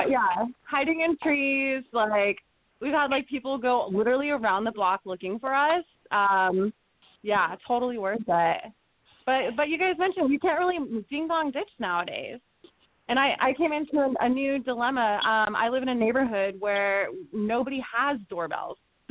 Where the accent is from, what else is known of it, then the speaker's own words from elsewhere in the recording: Arizona, United States; we're from Arizona. Like, that's where we grew up.